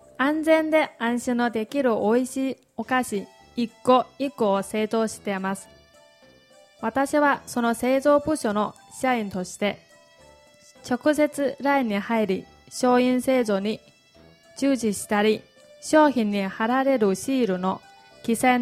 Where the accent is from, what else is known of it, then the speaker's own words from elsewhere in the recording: Inner Mongolia, China; Japanese is a second language; 中国の内モンゴルから参りました。